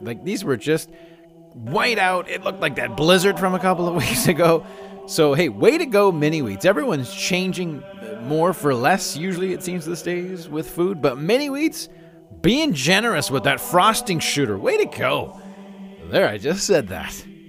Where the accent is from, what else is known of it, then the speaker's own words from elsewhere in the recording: Calgary, Alberta, Canada; You know, I grew up in Calgary. It's like the C train.